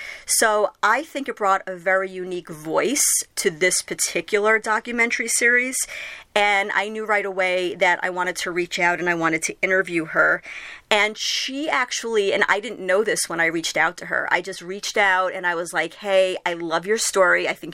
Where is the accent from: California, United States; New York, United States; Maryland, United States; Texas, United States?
New York, United States; Long Island; I grew up on Long Island, so I was surrounded by a lot of it myself.